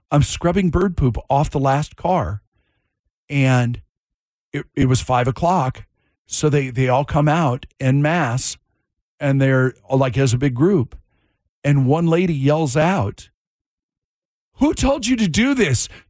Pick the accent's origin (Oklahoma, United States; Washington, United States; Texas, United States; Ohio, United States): Washington, United States; Monroe; Evergreen Speedway on the Evergreen State Fairgrounds in my hometown of Monroe, Washington